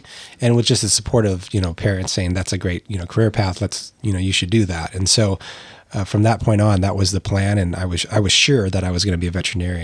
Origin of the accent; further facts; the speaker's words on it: Edmonds, Washington, United States; moved away as an adult; Yeah, spent some time coming out here growing up, but, you know, born and raised really in Edmonds and stayed there from, you know, being born to 18 and then moved out from